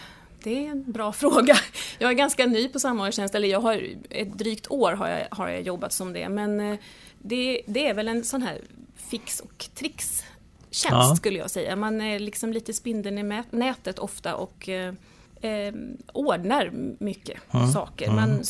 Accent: Karlskoga, Örebro County, Sweden; Jag kommer från Värmland, Karlskoga.

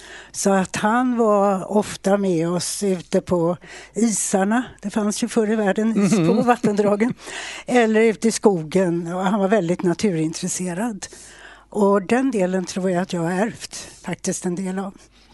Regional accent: Stockholm, Stockholm County, Sweden; Jag kommer från Stockholm. Jag har vuxit upp dels söder om stan och dels ute på Loven i Mälaren. Jag har mina rötter i Jämtland, så bägge mina föräldrar kommer därifrån.

